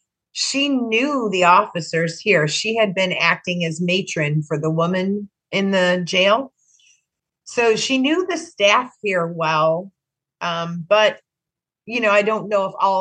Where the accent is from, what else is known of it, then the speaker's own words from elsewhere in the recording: Crown Point, Indiana, United States; For me, I grew up in Crown Point, and I didn't pay that much attention to the jail growing up.